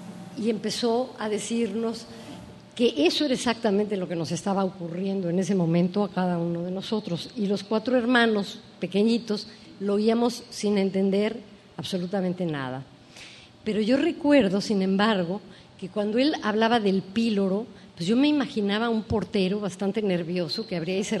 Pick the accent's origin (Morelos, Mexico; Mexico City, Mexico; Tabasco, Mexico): Mexico City, Mexico; Soy del DF, por cierto, de México.